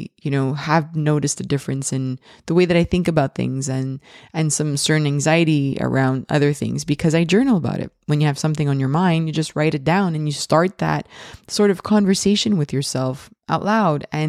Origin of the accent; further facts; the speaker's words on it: Montreal, Quebec, Canada; I am from Montreal, Canada